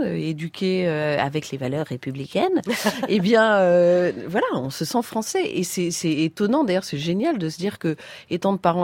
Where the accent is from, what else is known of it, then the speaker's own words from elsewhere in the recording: Tunisia; moi, je suis tunisienne.